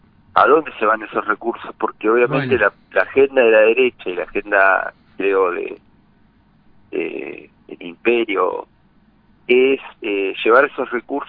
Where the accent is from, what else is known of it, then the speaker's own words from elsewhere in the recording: La Pampa, Argentina; moved away as an adult; Yo soy de La Pampa, pero hace 15 años que me fui a vivir a la ciudad de Buenos Aires a estudiar. Actualmente estoy viviendo ahí a los alrededores